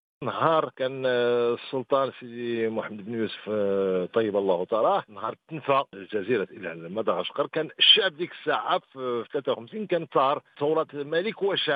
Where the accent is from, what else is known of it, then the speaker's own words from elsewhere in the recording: Morocco; من المحطات التاريخية اللي كنفتخروا بها كمغاربة